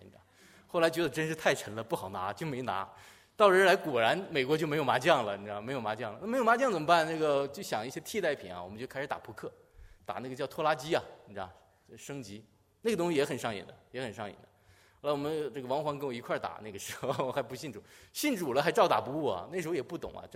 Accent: Northeast China, China; 你知道我当时这个我是东北人啊

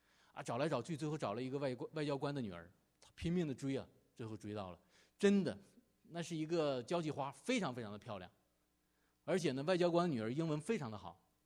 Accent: China; moved away; 就是我们中国人最爱说的心想事成

